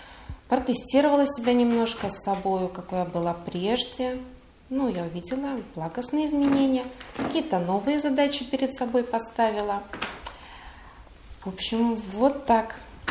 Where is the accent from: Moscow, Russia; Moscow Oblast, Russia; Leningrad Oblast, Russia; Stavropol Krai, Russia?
Leningrad Oblast, Russia; я приехала из Ленинградской области.